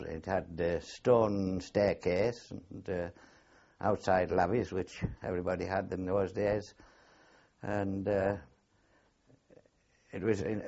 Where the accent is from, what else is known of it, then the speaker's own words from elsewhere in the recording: Eggleston, North East England, United Kingdom; born there; I was born at Eggleston in County of Durham, near Middleton Teasdale. And I was there until I was a few months old, and my father took ill. And they brought me to my grandparents, and I was eventually brought up by them.